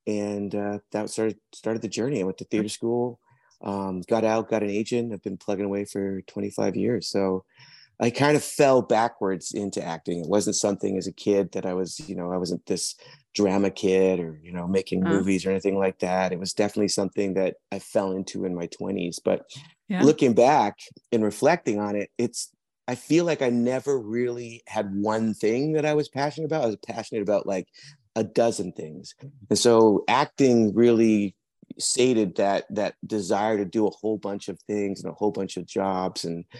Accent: British Columbia, Canada; also born or lived in England; now in Vancouver, Canada; I'm originally from England. I was adopted at birth. And then through a series of family things, we ended up moving to Canada when I was about 7. I grew up on Vancouver Island, high school and college, and then moved to Vancouver in 1991.

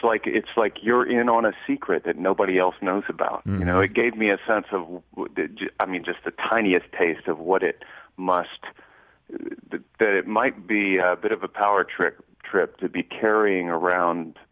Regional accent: North Carolina, United States; also born or lived in Vienna, United States; in my elementary school in Vienna, Virginia, I grew up in North Carolina, but I spent 2 years, second, third, fourth grade, just outside of Washington, D.C.

